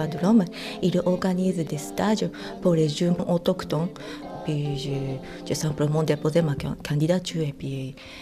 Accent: Japan; now in Corcelles, Switzerland; je viens du Japon. J'habite à Kozel depuis 11 ans

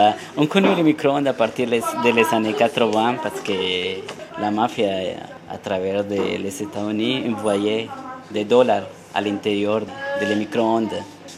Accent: Colombia; French is a second language; now in Switzerland; je viens de Colombie, j'ai 38 ans, mon profession c'est artiste peintre et puis je suis en Suisse depuis 4 ans environ.

